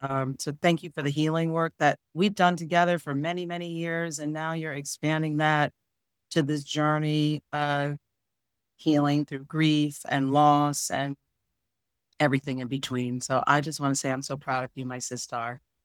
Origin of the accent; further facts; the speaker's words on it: Connecticut, United States; So, you know, we're from Connecticut.